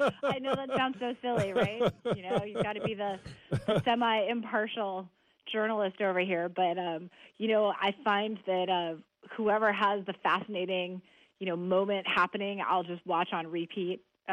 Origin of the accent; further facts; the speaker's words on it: Hong Kong; even though I'm only 5'10", because I grew up in Hong Kong.